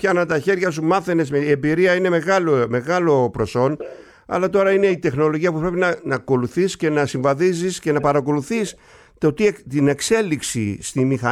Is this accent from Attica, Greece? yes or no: no; Kasos, South Aegean, Greece; στο νησί μου, το αγαπημένο το νησί μου, την Κάσο